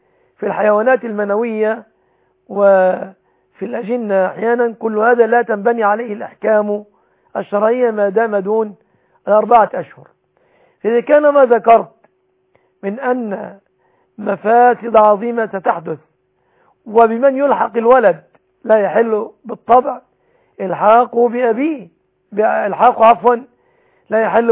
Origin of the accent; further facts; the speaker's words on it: Egypt; بلادنا مصر